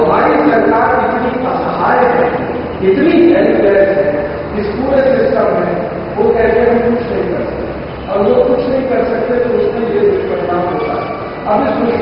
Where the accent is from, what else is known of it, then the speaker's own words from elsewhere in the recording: Uttar Pradesh, India; born there; मेरा जिस गांव में जन्म हुआ वो उत्तर भारत में अलीगढ़ जिले